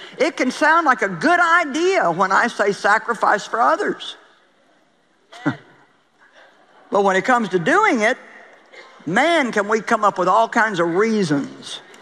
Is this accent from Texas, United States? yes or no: no; St. Louis, Missouri, United States; Then they moved from my hometown in St. Louis to southeast Missouri, about a couple hundred miles away from where we lived.